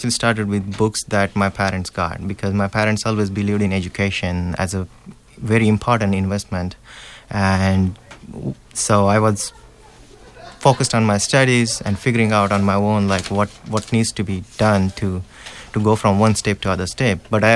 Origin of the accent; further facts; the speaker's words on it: Nevasa, Maharashtra, India; English is a second language; now in United States; my journey started at a small town called Nevasa, which is in Ahmednagar district in India.